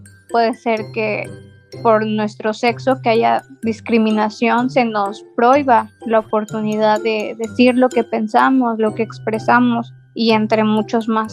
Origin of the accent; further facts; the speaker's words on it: Mexico; en mi país que es México